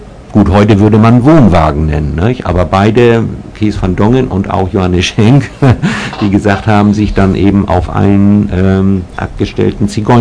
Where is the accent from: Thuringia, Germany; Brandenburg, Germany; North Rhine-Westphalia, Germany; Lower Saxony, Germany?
Lower Saxony, Germany; Worpswede; Und zwar komme ich aus Worpswede und hinter dem Bahnhof